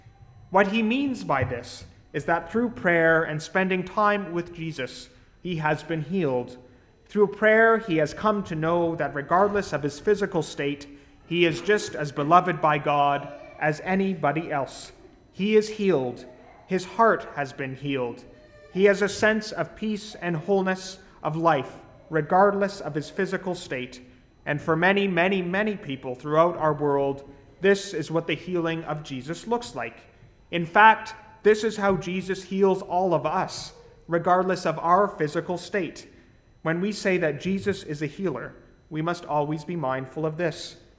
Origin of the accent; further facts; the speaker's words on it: London, Ontario, Canada; At the church I grew up in back in London, Ontario